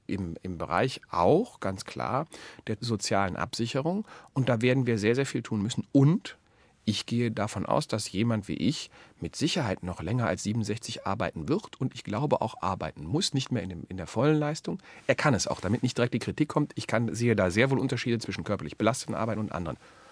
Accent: Krefeld, North Rhine-Westphalia, Germany; was meine Heimatstadt Krefeld, Sie merken, ich komme da immer wieder drauf zurück

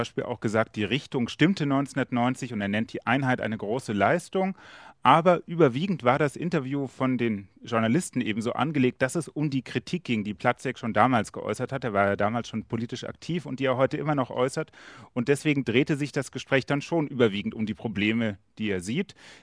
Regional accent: West Germany, Germany; Also ich stamme selber aus dem Westen, habe nun sehr viel mit ostdeutschen Themen zu tun

